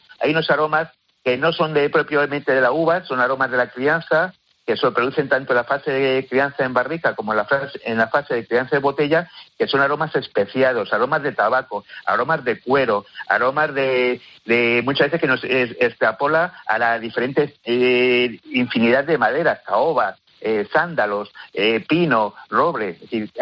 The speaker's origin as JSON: {"language": "Spanish", "region": "Canary Islands", "country": "Spain", "said": "yo soy canario y muchas veces en los vinos de mi tierra pues percibo esa salinidad que da el Atlántico"}